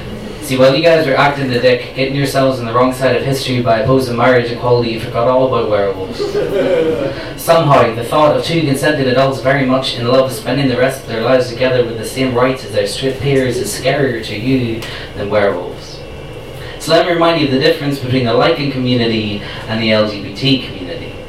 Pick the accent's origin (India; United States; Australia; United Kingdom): United Kingdom; Northern Ireland; I come from Northern Ireland, so I hope you can understand my accent.